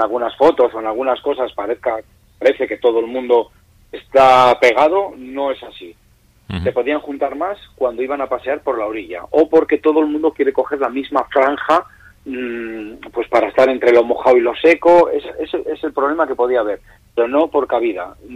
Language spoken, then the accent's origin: Spanish; Laredo, Cantabria, Spain; y a nivel personal, que soy de Laredo, hubiera sido un palo terrible